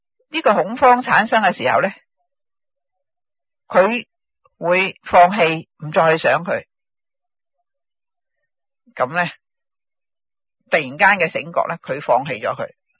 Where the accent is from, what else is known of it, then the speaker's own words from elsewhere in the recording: China; 咁其实讲到我哋中国人呢同西方人呢係好多唔同嘅。